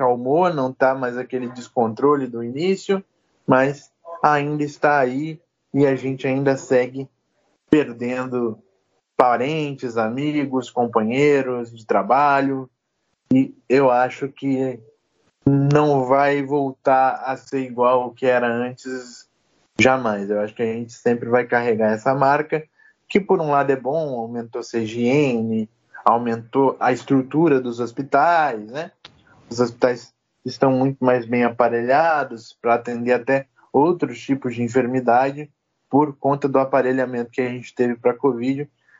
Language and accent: Portuguese; Brazil; como saía com facilidade para nós que somos aqui do Brasil